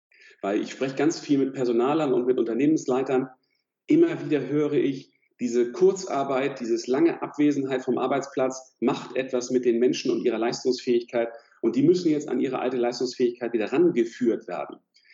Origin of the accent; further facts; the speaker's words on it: Fehmarn, Schleswig-Holstein, Germany; born there; Ich bin auf der Ostseeinsel Fehmarn geboren worden.